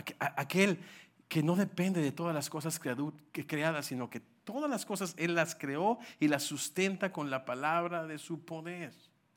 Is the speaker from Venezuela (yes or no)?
no; Mexico; Yo soy mexicano, como ustedes saben, nuestro país